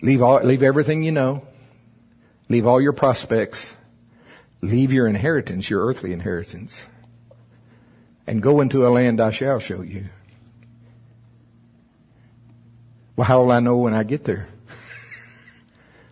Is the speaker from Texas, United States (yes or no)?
no; Shawnee, Oklahoma, United States; born there; See, I was born in Shawnee, Oklahoma. Yes, that is in Pottawatomie County.